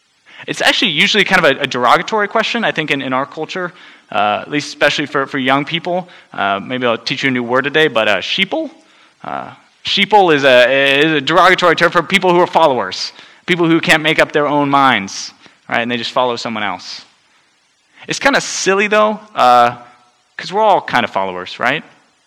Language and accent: English; Portland, Oregon, United States; also born or lived in England; I was born in England, but I grew up in Portland, Oregon. To two faithful, God-following parents who loved me very well.